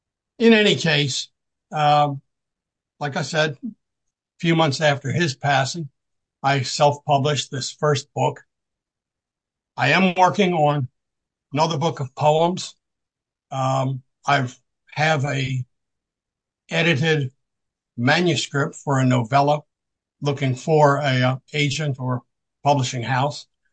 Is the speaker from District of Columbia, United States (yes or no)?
yes; Washington, District of Columbia, United States; I grew up in and around Washington, D.C.